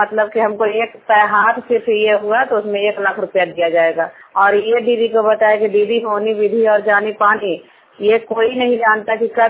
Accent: Jangta, Bihar, India; मैं जंगता की हूँ। हरनौत ब्लॉक और जिला नालंदा का निवासी हूँ।

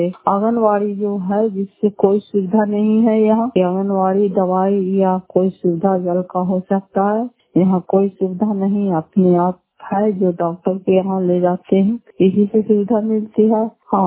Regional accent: Fatehpur, Bihar, India; घर फते पंचायत मकरौता जिला नालंदा खराब पसरा ब्लॉक की निवासी हूँ।

